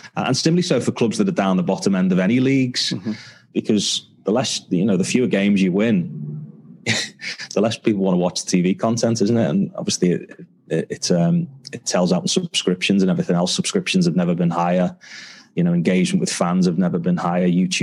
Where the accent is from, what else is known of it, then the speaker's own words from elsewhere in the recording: North West England, United Kingdom; because I grew up on the Wirral.